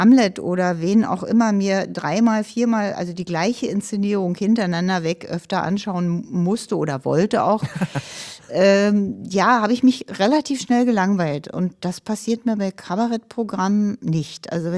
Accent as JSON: {"language": "German", "region": "Berlin", "country": "Germany", "said": "Ich komme aus dem Ostteil der Stadt Berlin"}